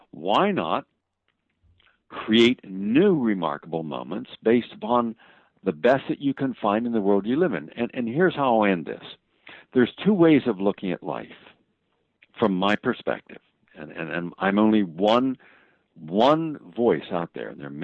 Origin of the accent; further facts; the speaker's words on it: West Virginia, United States; and I'm from West Virginia, I love rockabilly, and I love a lot of different types of music. Rockabilly is what I grew up on, and rock and roll I grew up on.